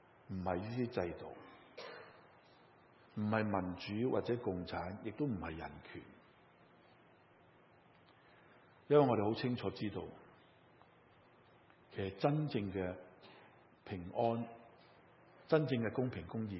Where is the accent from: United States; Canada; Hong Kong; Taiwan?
Hong Kong; 我11月底就要再去香港，很多人很担心，牧师不要回啊，我使乜惊，因为我在那里长大